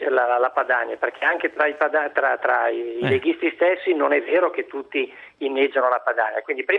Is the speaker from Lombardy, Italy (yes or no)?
yes; Lombardy, Italy; io sono nato e vissuto nella Brianza, i miei genitori sono nordici da sempre, i nonni sono nordici da sempre